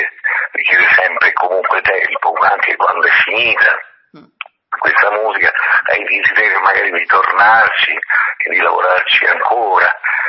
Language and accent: Italian; Rome, Lazio, Italy; la buona vecchia cucina romana, insomma, essendo romano